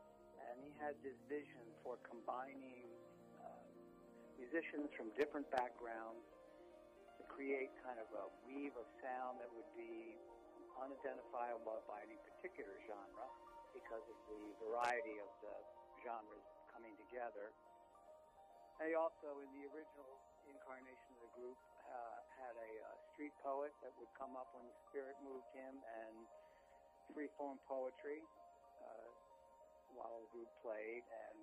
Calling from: Columbia, Maryland, United States; I'm beaming in from Columbia, Maryland, halfway between Baltimore and Washington, D.C.

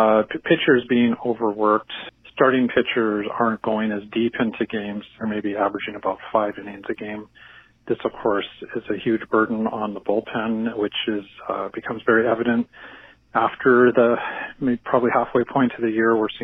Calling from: Vancouver, British Columbia, Canada; I'm calling from Vancouver.

